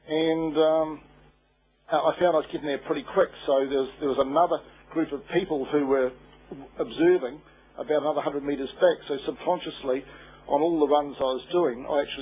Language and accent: English; New Zealand; As a Kiwi, I think that, you know, I'm doing it for myself, but I'm also doing it to be proud as a proud Kiwi as well.